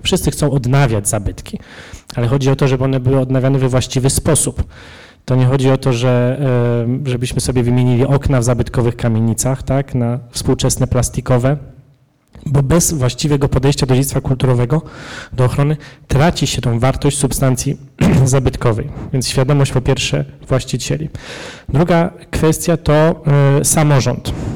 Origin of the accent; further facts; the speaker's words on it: Wolbrom, Lesser Poland, Poland; also born or lived in Kraków; Wolbrom, miasto, którego mam zaszczyt być burmistrzem, miasto, które znajduje się w północnej części województwa małopolskiego, miasto, w którym się wychowałem, w którym wzrastałem, później moje późniejsze lata były związane z Krakowem, ale cały czas ten Wolbrom zawsze był mi bliski.